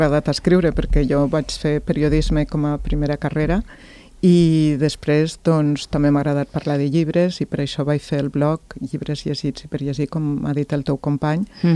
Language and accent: Catalan; Lleida, Catalonia, Spain; perquè jo sóc de Lleida